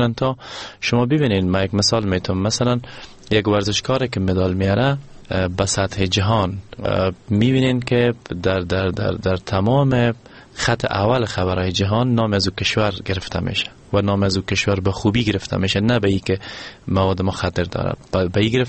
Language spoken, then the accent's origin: Persian; Afghanistan; افتخار واقعا میکردم که من یک افغان هستم